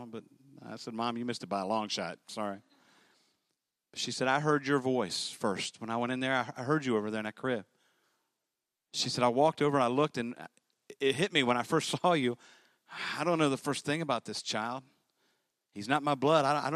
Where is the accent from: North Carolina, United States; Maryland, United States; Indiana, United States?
Maryland, United States; born there; as soon as I was born, I was placed immediately into the care of an orphanage in Western Maryland.